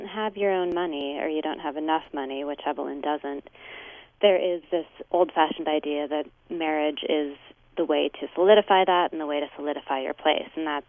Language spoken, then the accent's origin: English; Seattle, Washington, United States; I grew up in Seattle, which has different levels of wealth, but not really the class distinctions that you see on the East Coast. And I came east for boarding school